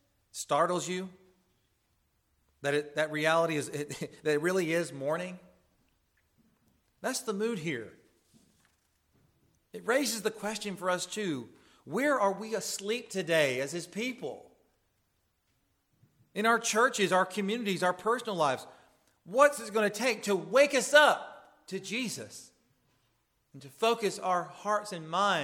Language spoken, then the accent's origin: English; the South, United States; I say Isaiah. I'm from the South. That's the way I know how to say his name, Isaiah.